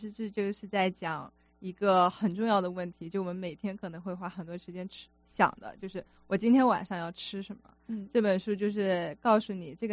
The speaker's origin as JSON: {"language": "Chinese", "town": "Guangzhou", "region": "Guangdong", "country": "China", "said": "我是广州人"}